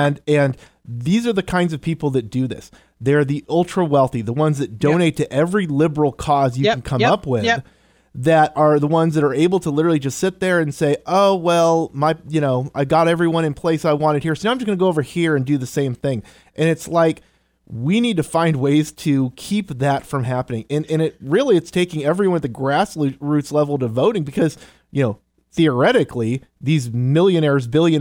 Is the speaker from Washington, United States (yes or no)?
yes; Seattle, Washington, United States; growing up in the Seattle area, they already took out.